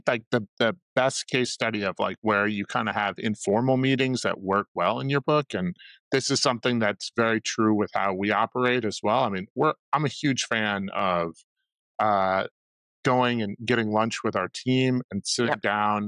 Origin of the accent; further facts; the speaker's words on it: Chicago, Illinois, United States; you know, shout out to the Bear as a Chicagoan.